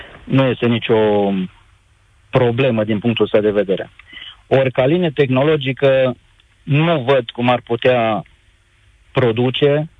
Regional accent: Făgăraș, Brașov County, Romania; sunt de la Făgăraș.

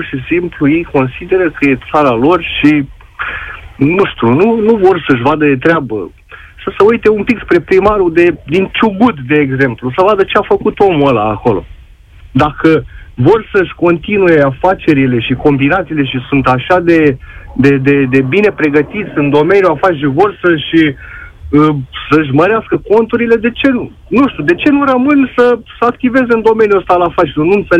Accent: Târgu Jiu, Gorj County, Romania; Eu deloc sunt din Târgu Jiu

